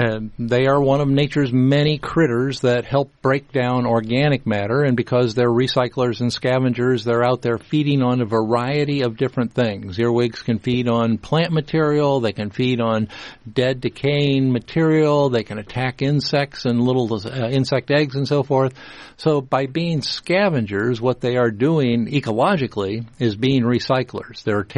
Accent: Ohio, United States; now in Iowa, United States; When I came from Ohio way back in 1977, I thought I had left earwigs behind because they were common in Ohio where I grew up, and then I came to Iowa.

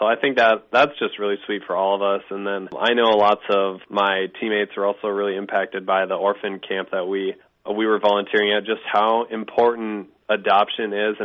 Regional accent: Minnesota, United States; I grew up in Minnesota, and so Wisconsin has always kind of been a rival state

